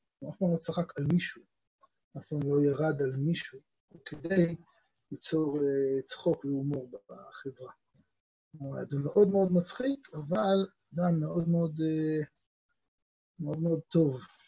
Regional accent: Ra'anana, Central District, Israel; רועי ואני גדלנו יחד ברעננה

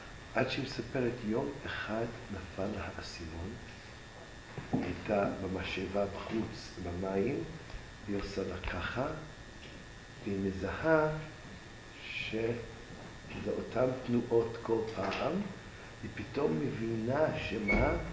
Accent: United States; יש אתוס אמריקאי, גדלתי שם, מה אני אעשה?

